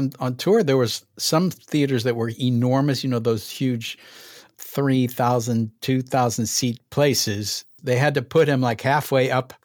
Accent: St. Louis, Missouri, United States; I'm 21. I'm from St. Louis."

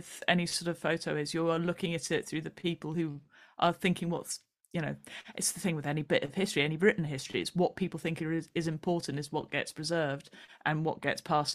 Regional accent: United Kingdom

